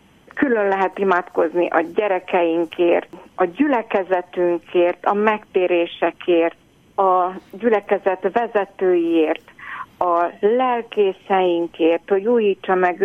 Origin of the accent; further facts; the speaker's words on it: Budapest, Hungary; mi ugye budapestiek vagyunk